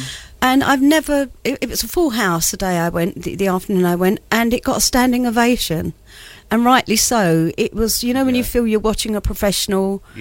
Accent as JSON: {"language": "English", "town": "Harlow", "region": "East of England", "country": "United Kingdom", "tie": "born or raised there", "also_born_or_lived": "London", "said": "I was born in London, but grew up in a new town, which was Harlow in Essex."}